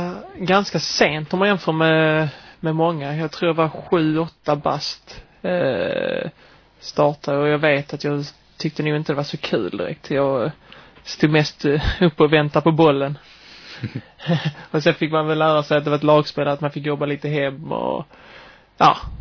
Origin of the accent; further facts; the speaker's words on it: Skåne, Sweden; Ja, jag är skåning från början. Uppvuxen där nere